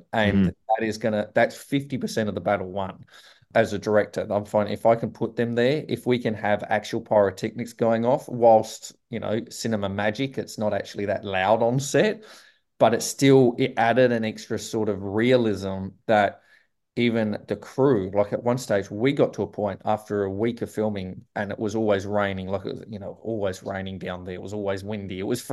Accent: Western Australia, Australia; born there; I love WA. Don't get me wrong. I was born here. Everyone supported me here, but I'm Australian. I'm very proud Australian.

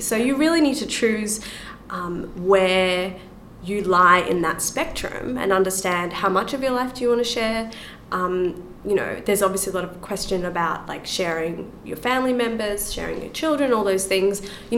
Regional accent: Australia; I'm from Australia, of course not.

